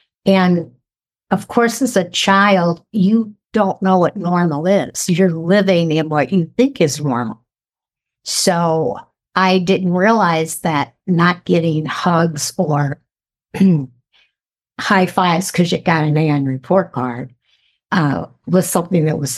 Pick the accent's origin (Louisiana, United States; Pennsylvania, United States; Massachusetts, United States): Pennsylvania, United States; Scranton; when we grew up in Scranton, it was beautiful. It was ideal. It was 99% white, which it just was. A lot of different religions